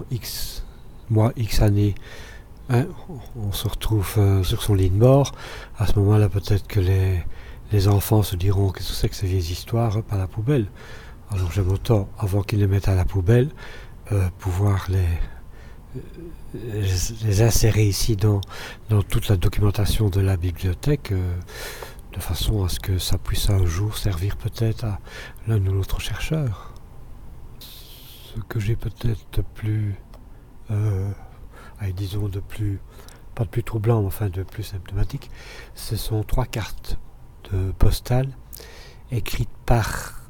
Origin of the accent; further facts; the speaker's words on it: Schaerbeek, Brussels, Belgium; Je suis originaire d'Oscarbeek. Mon épouse est Molenbeek.